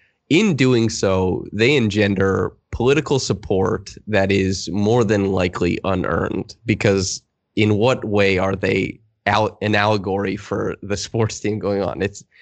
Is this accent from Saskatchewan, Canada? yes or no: yes; Saskatchewan, Canada; and I'm from Saskatchewan, I am well aware